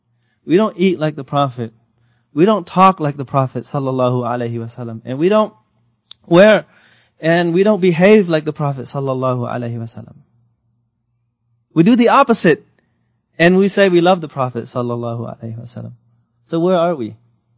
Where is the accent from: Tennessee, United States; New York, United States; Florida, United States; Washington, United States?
Washington, United States; Seattle; I remember when I was in the sixth grade, we had a trip to Portland. I'm from Seattle. We had a trip to Portland.